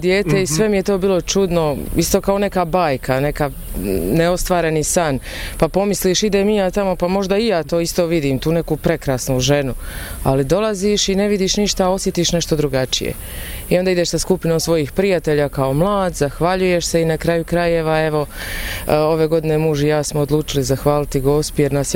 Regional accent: Ljubuški, Federation of Bosnia and Herzegovina, Bosnia & Herzegovina; now in Tomislavgrad, Bosnia & Herzegovina; Udata sam u Tomislavgrad, ali dolazim iz Ljubuškog.

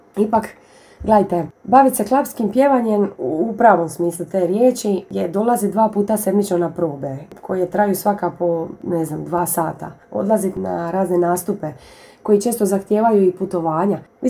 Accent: Solin, Split-Dalmatia County, Croatia; ovdje kod nas u Dalmaciji, točnije u Solinu, odvijaju

